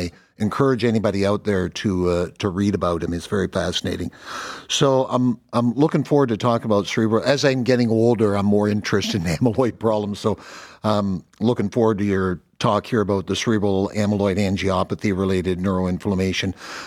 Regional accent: Canada; I'm Canadian as well

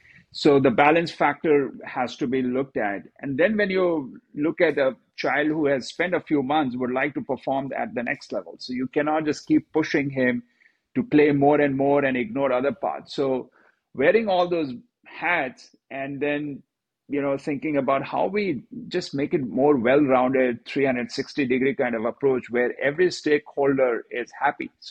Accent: India; Well, cricket, while growing up in India, I played cricket at junior state level, and then I moved on to play for InterVarsity as well.

